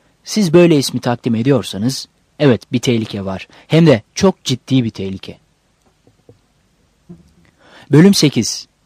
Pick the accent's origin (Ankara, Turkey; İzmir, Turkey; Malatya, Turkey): Ankara, Turkey; Ben Ankaralıyım.